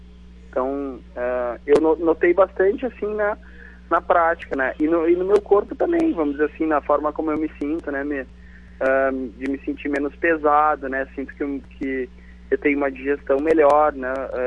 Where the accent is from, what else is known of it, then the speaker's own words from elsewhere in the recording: Caxias do Sul, Rio Grande do Sul, Brazil; eu sou de Caxias e a nossa cultura aqui é bastante da carne